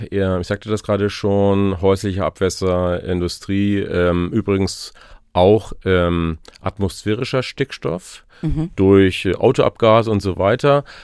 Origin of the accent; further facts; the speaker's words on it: Glücksburg, Schleswig-Holstein, Germany; in Glücksburg und da bin ich groß geworden. Und somit ist das ein ganz wichtiger Bestandteil meiner Heimat und von mir selbst.